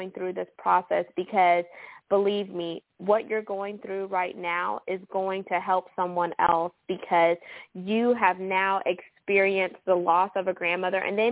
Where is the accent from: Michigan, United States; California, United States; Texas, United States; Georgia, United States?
Texas, United States; Houston; Woo! Shout out H-Town. That's my hometown, y'all.